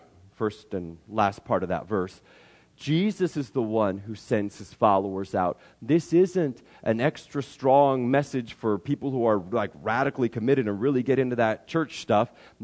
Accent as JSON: {"language": "English", "town": "Waverly", "region": "Nebraska", "country": "United States", "tie": "born or raised there", "said": "Growing up in Waverly, I swore I was not going to live here."}